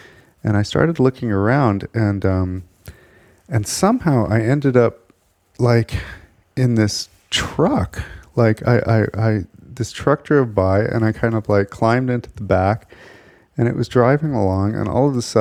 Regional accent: United States; After some time had passed, I decided I was no longer American, so I pretended to be Swiss, and my accent gave me away, so I pretended to be a mute Swiss person.

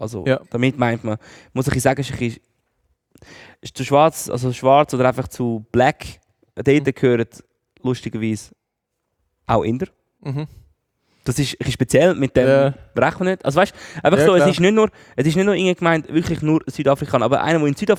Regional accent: Switzerland; ich bin Schweizer, ich beherrsche nicht einmal richtig Schriftdeutsch.

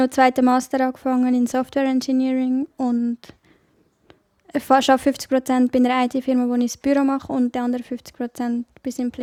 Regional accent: Stans, Nidwalden, Switzerland; now in Zurich, Switzerland; ich komme aus der Innerschweiz. Und seit 6 Jahren habe ich schon gesagt, dass ich auf Zürich wohne.

